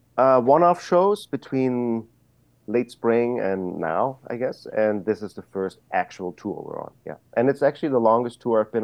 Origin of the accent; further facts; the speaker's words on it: Germany; At the time when I was growing up in Germany